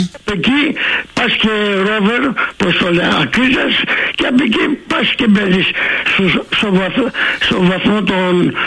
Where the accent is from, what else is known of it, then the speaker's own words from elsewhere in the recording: Egypt; now in Canada; Το προσκοπισμό, έφυγα από την Αίγυπτο το 1953.